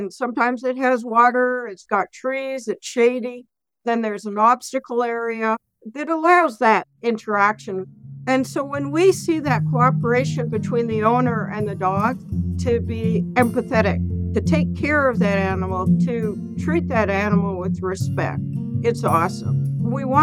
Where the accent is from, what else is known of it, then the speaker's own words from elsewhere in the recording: Canada; I grew up in Canada. From day one, I was outdoors hiking, fishing, backpacking.